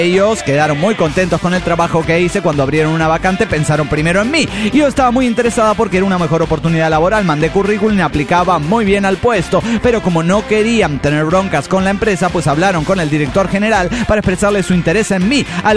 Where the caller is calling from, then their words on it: La Paz, Bolivia; de La Paz, Bolivia.